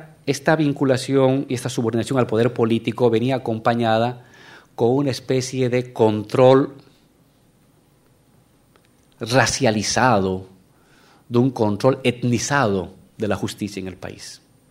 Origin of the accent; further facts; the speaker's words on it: Bolivia; originaria campesina. En Bolivia